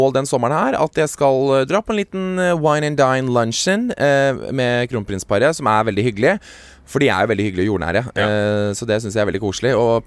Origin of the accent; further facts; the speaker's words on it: Stokke, Vestfold, Norway; Og så sier vi ja, vi er fra Stokke.